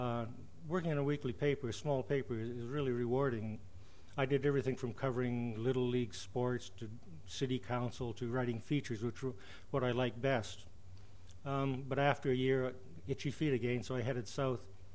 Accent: Winnipeg, Manitoba, Canada; I grew up in Winnipeg, which is right in the center of Canada, and it's about as far away as you can get from anything, really.

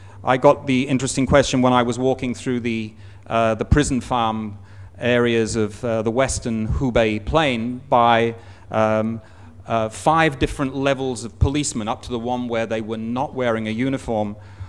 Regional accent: England, United Kingdom; born there; where are you from? I say, I was born in England.

